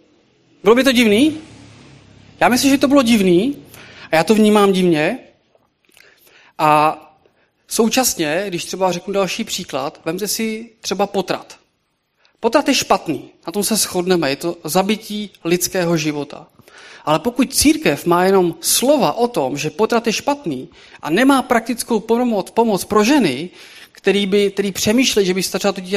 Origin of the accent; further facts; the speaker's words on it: Šluknov, Ústí nad Labem Region, Czechia; now in Varnsdorf, Czech Republic; tak mu to jako říkám, že ze Šluknova, potažmo z Varnsdorfu, teď už jsem vlastně z Varnsdorfu, jsem se přestěhoval